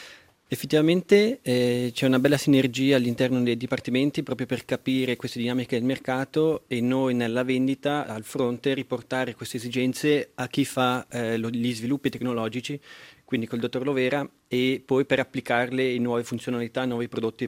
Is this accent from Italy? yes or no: no; Switzerland; quando si è pensato di ritornare in Svizzera, e ho trovato meravigliosa questa possibilità di rientrare nel mio paese, ma non solo, proprio dove sono cresciuto